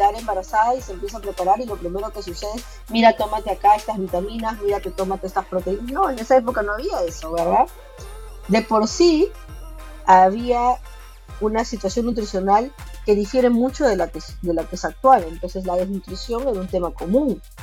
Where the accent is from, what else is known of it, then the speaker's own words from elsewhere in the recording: Peru; He trabajado muchos años en el Instituto Nacional de Salud del Niño, que es el hospital más importante del cuidado infantil en mi país, aquí en Perú.